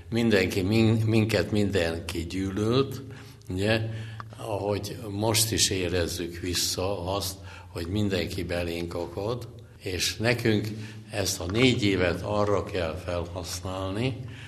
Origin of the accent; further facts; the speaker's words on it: Budapest, Hungary; born there; Én Pesten születtem